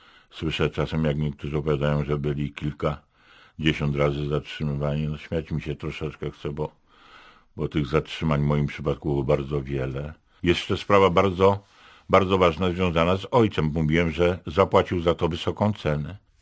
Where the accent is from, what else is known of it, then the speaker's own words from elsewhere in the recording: Legnica, Lower Silesian Voivodeship, Poland; born there; Urodziłem się w małej Moskwie, czyli w Legnicy.